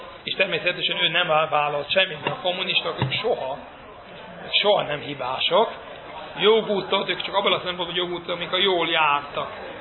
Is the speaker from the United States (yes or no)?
yes; Brooklyn, New York, United States; ahol én felnőttem, ahol születtem és felnőttem, ott Williamsburgban, ott Brooklynban, ott mindenki, három vagy négy ember kivételével, mindenki a magyarországi, a magyar zsidó halakhoz túlélő, és annak a gyereké.